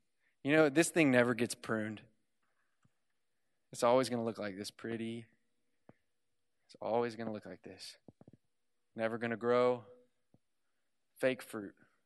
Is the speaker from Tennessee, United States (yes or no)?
no; Houston, Texas, United States; That's right. I'm from Houston. Woo!